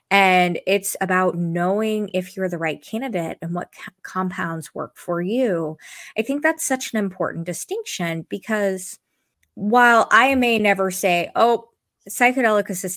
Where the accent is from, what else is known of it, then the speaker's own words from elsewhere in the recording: Nebraska, United States; I shared with you, I'm from Nebraska.